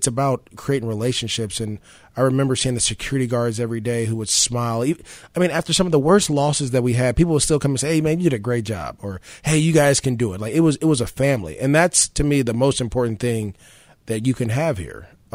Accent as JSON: {"language": "English", "town": "San Francisco", "region": "California", "country": "United States", "said": "we weren't on the same flight because I'm from San Francisco. He's from L.A."}